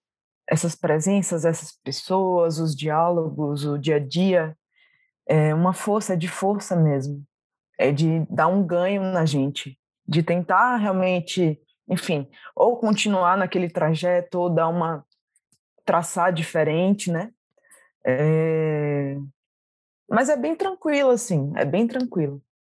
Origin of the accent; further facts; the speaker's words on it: Bahia, Brazil; eu sou baiana, é isso aqui que eu vou representar porque eu nasci aqui